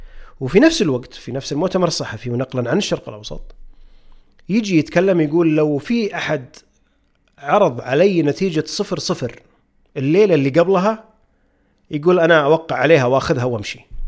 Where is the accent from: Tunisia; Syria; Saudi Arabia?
Saudi Arabia; بس وين كنا احنا كمنتخب سعودي؟ وين صرنا؟